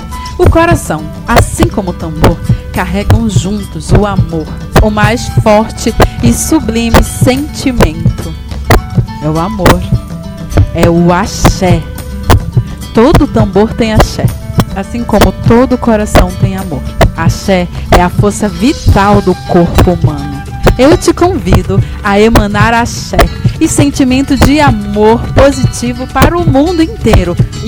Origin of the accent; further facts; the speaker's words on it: Macapá, Amapá, Brazil; eu sou aqui de Macapá.